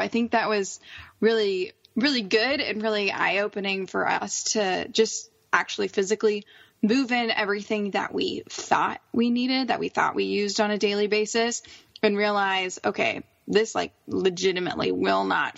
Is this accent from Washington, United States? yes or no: no; Texas, United States; So we're already from Texas, so choosing Texas as our domicile was really easy for us.